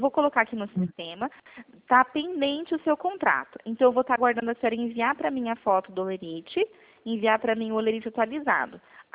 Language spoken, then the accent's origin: Portuguese; Presidente Prudente, São Paulo, Brazil; also born or lived in Cerqueira César / Avaré; Eu nasci em Cerqueira César e morei em Avaré desde que eu nasci até os meus 7 anos. Aí os meus pais se separaram, a família da minha mãe era toda daqui de Presidente Prudente. E aí a gente veio pra cá, pra Prudente